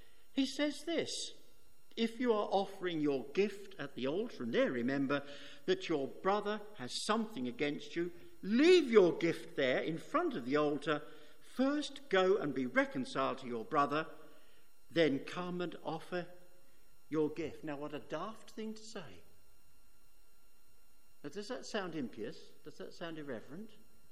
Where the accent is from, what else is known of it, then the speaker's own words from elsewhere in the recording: United Kingdom; We're British people. When we go abroad, do we behave well?